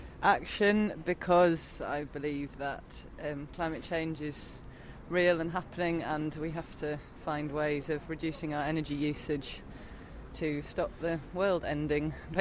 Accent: Leeds, Yorkshire and the Humber, United Kingdom; I'm local, yeah. I'm from Leeds.

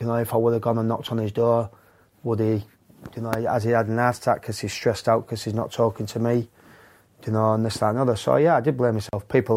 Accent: Yorkshire and the Humber, United Kingdom; because I'm a Yorkshireman.

